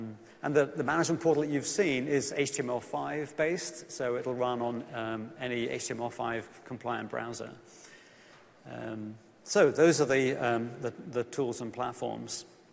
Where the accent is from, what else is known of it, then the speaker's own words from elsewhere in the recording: England, United Kingdom; you can tell from my accent, I'm from England originally, so I should probably go to the English location there.